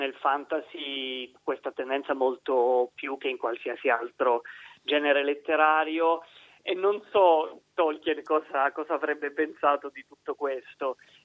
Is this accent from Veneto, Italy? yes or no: no; Sicily, Italy; nel coprifuoco della mia terra, la Sicilia, dove nelle prime ore del pomeriggio non si può fare nulla, soprattutto se siamo nel pieno dell'estate